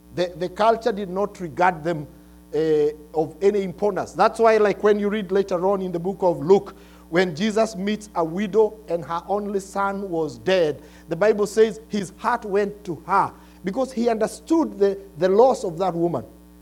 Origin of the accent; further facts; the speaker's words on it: Kenya; moved away as an adult; now in United States; when we came from Kenya 12 years ago on a Tuesday before Thanksgiving, 4 kids.